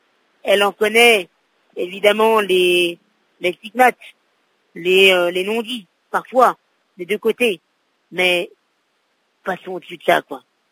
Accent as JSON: {"language": "French", "country": "France", "tie": "born there", "said": "je suis français, je suis né en France, mais mes parents sont nés en Algérie, sont dans la guerre d'Algérie."}